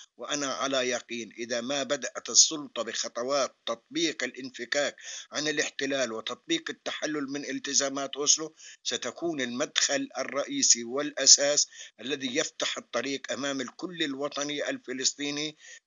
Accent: Palestine; رغم أننا كفلسطينيين نقنع الجميع بأنه كل ما هو قائم في أراضي الفلسطينية هي غير مشروعة

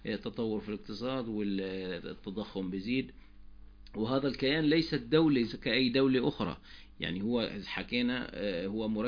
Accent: Palestine; احنا كفلسطينيين يمكن مش مهتمين في الموضوع

